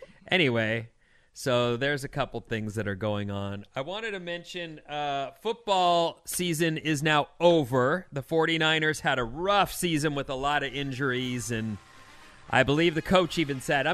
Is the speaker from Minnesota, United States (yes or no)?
no; Irvine, California, United States; I grew up in Irvine, California, which is in Southern California